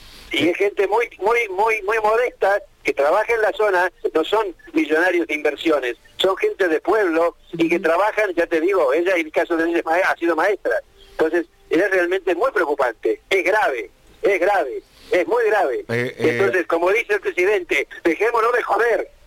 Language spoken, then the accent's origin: Spanish; Córdoba, Argentina; yo soy segundo cordobés de la chacra del departamento de San Javier, Córdoba.